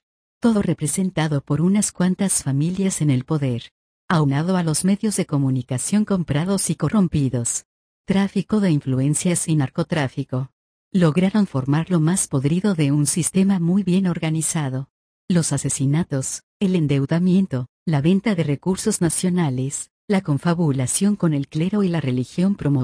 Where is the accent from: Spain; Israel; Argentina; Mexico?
Mexico; Señores, mi pueblo, mi gente. México necesita educación, tiene hambre y sed, necesita justicia, equidad, servicios sociales.